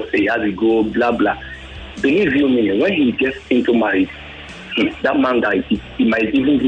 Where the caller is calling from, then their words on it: Moshi, Kilimanjaro, Tanzania; I'm calling from Moshi.